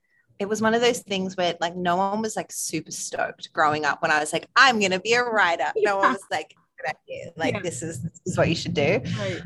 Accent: Australia; I'm from Australia, but it isn't for me.

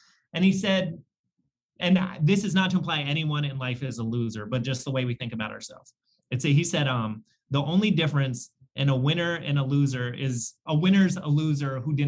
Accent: Ithaca, New York, United States; It's the street I grew up on in Ithaca.

